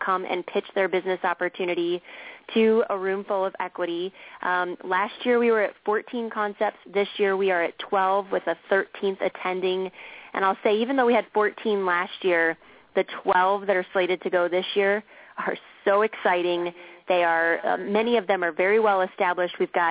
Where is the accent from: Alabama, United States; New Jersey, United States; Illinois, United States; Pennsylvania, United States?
Illinois, United States; Downers Grove; I'm actually calling from my hometown, which is Downers Grove, Illinois, the western suburbs of Chicago.